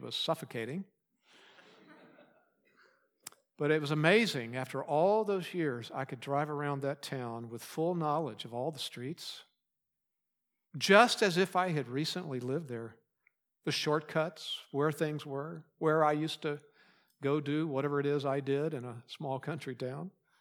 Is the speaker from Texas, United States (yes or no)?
yes; Wharton, Texas, United States; I claim a town in Texas as my hometown. It's Wharton, Texas. It's not the way I said it when I lived there. Wharton, Texas. But Wharton is where I lived. I have not lived there, though, since 1974.